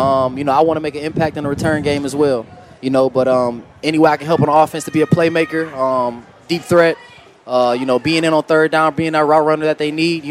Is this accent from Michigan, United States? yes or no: yes; Detroit, Michigan, United States; I'm from Detroit, so.